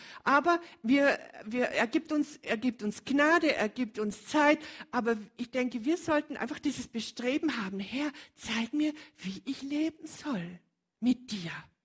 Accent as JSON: {"language": "German", "region": "Bavaria", "country": "Germany", "said": "Eben, ich komme aus Bayern und die Bayern können auch ganz schön Sachen sagen"}